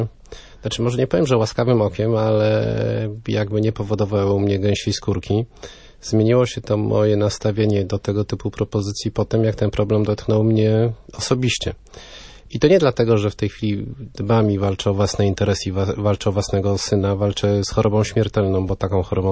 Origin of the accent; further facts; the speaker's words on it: Toruń, Kuyavian-Pomeranian Voivodeship, Poland; zaobserwować tego typu procesy wśród swoich kolegów, bo jestem z Torunia.